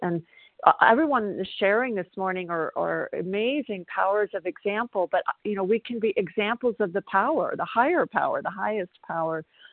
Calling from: South Carolina, United States

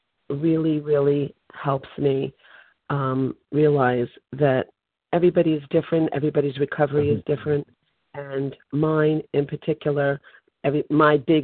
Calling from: New Jersey, United States; I'm calling from New Jersey, Central New Jersey.

